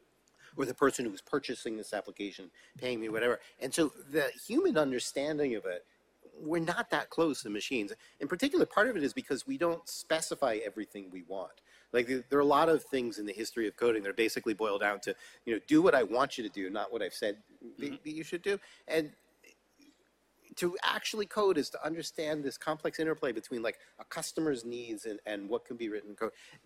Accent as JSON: {"language": "English", "country": "United States", "said": "I speak a little bit as an American. Don't boo me. It's not my fault."}